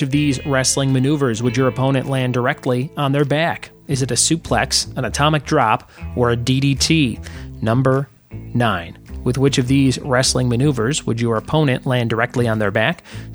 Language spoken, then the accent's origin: English; Crestwood, Illinois, United States; My hometown, Chicago. Number two. My real hometown is actually Crestwood, Illinois, which is near Chicago.